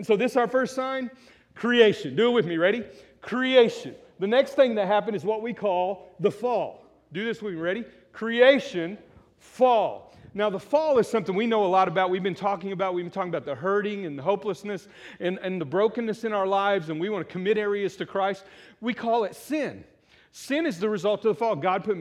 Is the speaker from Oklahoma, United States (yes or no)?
yes; Muskogee, Oklahoma, United States; I'm not from Louisiana. I married a Louisiana girl. Her mama's cooking was awesome. But let's just not go there. But anyway, I'm